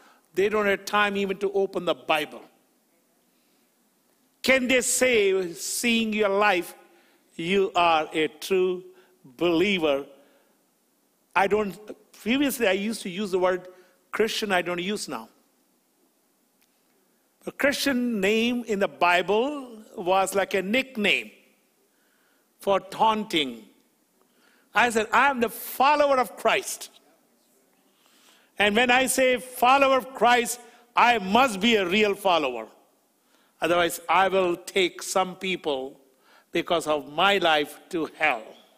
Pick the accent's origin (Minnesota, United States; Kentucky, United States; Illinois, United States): Illinois, United States; Chicago; I'm from Chicagoland. Chicago is known for cheesecake.